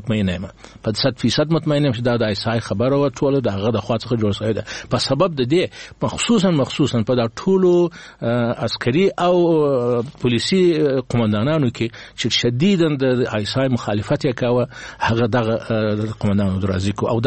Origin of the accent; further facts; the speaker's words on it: Kandahar, Afghanistan; زه د کندهار یم